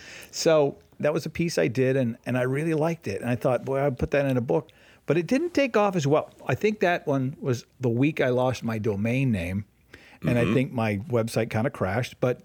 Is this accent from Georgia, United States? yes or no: no; Casco, Maine, United States; I grew up in Casco, Maine for a short time. My dad was a minister